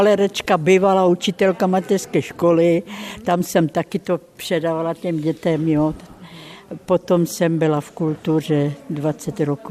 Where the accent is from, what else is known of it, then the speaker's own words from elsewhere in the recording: Nový Jičín, Moravian-Silesian Region, Czechia; also born or lived in Ostrava; já jsem se narodila v Ostravě. Potom jsme se nastěhovali do Nového Jičína.